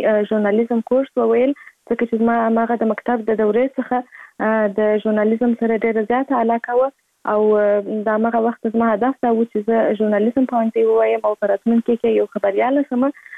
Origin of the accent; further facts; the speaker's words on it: Kandahar, Afghanistan; born there; زه په کندهار ولایت کې زیږیدلی یم، او اوس فعلا په کندهار ولایت کې اوسېږم.